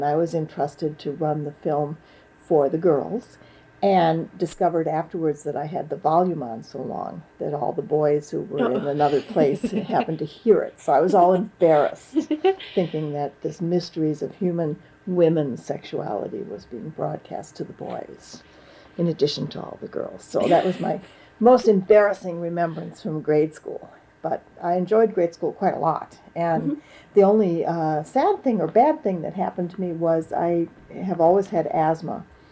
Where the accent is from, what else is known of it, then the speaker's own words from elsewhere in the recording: Milwaukee, Wisconsin, United States; born there; Well, I was born on February 28th, 1947 in Milwaukee, Wisconsin.